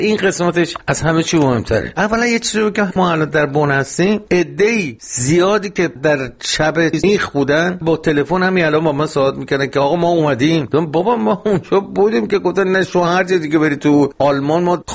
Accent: Iran; now in Bonn, Germany; ما ایرانی‌های هم وطنمون رو می‌بینیم.

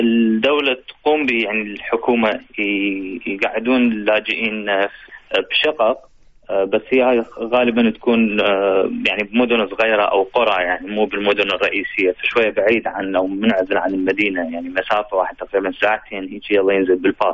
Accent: Iraq; also born or lived in Syria; now in Netherlands; طلعت من العراق يعني بعد الظروف اللي صارت بال2007 يعني طلعت في عائلتي لسوريا، بس اضطريت انه اتركهم واحاول اوصل لاوروبا يعني من 2008 الى حد هسه

